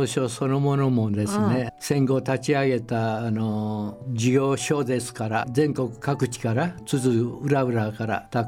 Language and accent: Japanese; Shimane, Japan; born there; also born or lived in Amagasaki; now in Kashima, Japan; 生まれは島根県ですからね、はい、それから尼崎、それからまたこちらの鹿島へ生活のベースをね移す